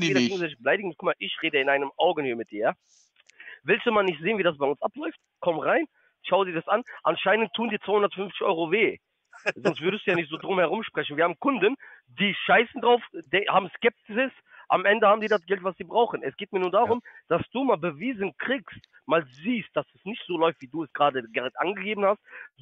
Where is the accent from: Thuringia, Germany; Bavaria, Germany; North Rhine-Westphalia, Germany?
North Rhine-Westphalia, Germany; Düsseldorf; Gebürtiger Düsseldorfer